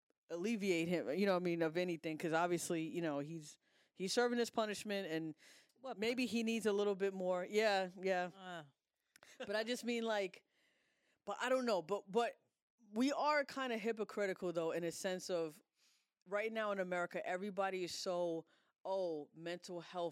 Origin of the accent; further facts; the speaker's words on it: Philadelphia, Pennsylvania, United States; I'm trying to be the good guy, even though I'm from West Philly.